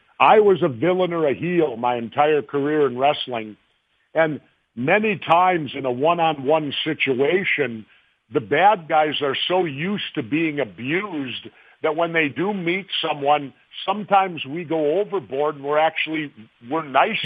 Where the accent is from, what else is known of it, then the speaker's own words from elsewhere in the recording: Minnesota, United States; You know, I'm one of the rare Minnesotans born and raised in Minnesota.